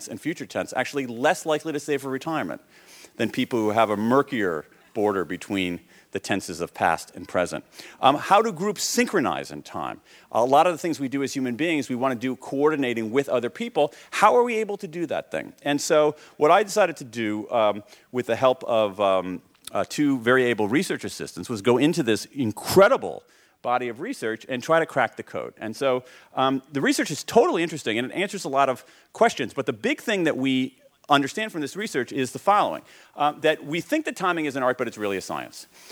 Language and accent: English; Columbus, Ohio, United States; I grew up in Columbus, Ohio in the 1970s.